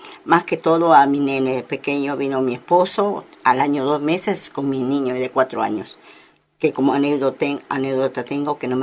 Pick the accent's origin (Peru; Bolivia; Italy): Peru; Chimbote, Ancash; moved away as an adult; now in Argentina; Yo trabajaba en la municipalidad, soy de Chimbote, en la municipalidad provincial de Chimbote